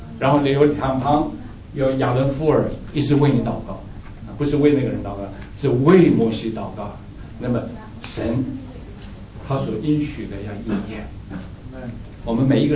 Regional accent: China; 这是我们中国人的弱点啊，个人啊，个人主义以至于不能够合作，

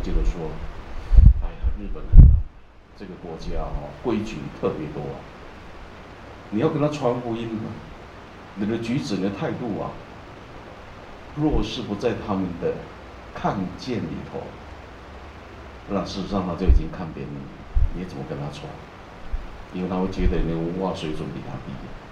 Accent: Taichung, Taiwan; 那回到我家乡后，突然我们是在台中，台中就是台湾的中部

